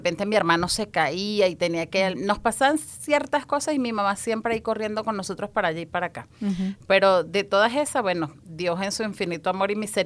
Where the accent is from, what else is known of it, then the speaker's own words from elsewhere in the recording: Maracay, Aragua, Venezuela; yo soy de Venezuela, de la ciudad de Maracay, estado Aragua, de la ciudad Jardín de Venezuela, una ciudad bien, bien hermosa. Soy de una familia no tan grande. Somos 5 hermanos.